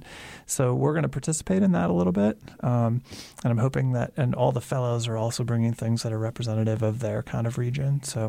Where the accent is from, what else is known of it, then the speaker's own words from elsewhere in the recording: Washington, United States; I grew up in Washington.